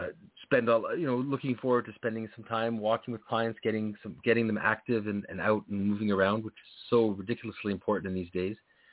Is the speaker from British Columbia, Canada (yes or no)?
no; Ontario, Canada; I grew up outside of Toronto, so I kind of have my allegiance to some other places.